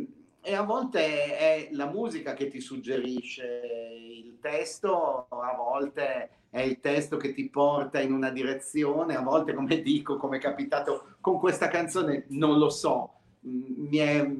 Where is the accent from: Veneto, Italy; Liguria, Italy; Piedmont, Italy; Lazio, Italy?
Piedmont, Italy; Acqui Terme; born there; i miei genitori, insomma. Sono di altre zone, ma sono nato ad Acqui, sono nato nel Monferrato.